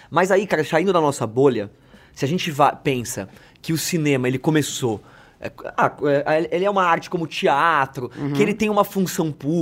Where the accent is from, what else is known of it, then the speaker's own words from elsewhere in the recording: São Paulo, Brazil; born there; Eu nasci aqui em Santo Amaro, eu consigo contar 10 cinemas na região.